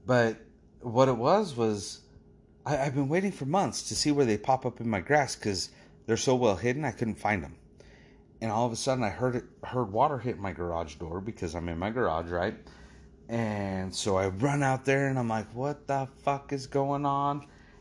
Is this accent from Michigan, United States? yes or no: no; Idaho, United States; now in Utah, United States; I'm actually from Idaho. No, I'm not a hoe. I'm more of a pimp, maybe. Just kidding. Yes, I'm from Idaho.